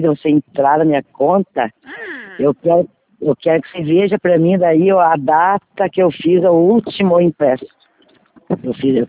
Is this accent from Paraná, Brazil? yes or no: yes; Guarapuava, Paraná, Brazil; Eu sou daqui de Garapuava mesmo.